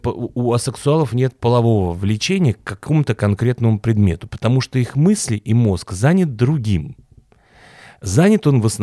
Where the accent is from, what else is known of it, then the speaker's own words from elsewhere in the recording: Paris, Île-de-France, France; Франция, Париж.